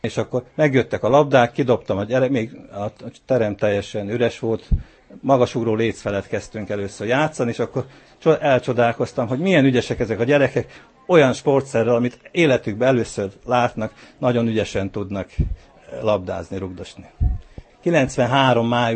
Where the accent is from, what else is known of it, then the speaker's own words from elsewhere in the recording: Abony, Pest, Hungary; also born or lived in Zalaegerszeg; Zala megyében, Zalaegerszegen születtem, a szüleim akkor Zalában éltek, de utána visszaköltöztek ide a szomszéd településre. Abonyba gyerekeskedtem, ott végeztem az általános iskolát és a középiskolát